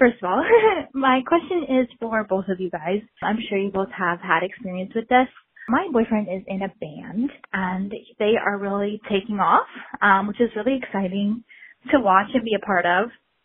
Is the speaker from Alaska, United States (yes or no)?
no; Washington, United States; I'm from Washington State.